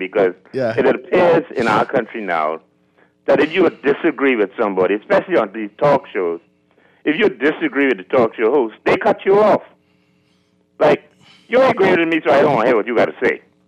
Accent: Chippenham, South West England, United Kingdom; everybody living through the corners, I can name them, from West Street. I was born in Chippenham.

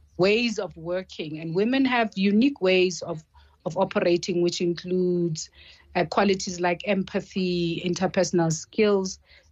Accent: Alexandra, Gauteng, South Africa; we're excited to be taking it to Alexandra, which also happens to be my hometown.

